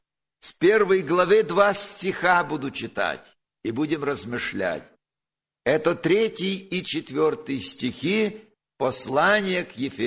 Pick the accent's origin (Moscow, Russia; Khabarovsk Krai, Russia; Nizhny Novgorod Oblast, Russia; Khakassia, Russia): Khabarovsk Krai, Russia; Khabarovsk; У вас сегодня гости издалека, из России, с Дальнего Востока. Я из Хабаровска.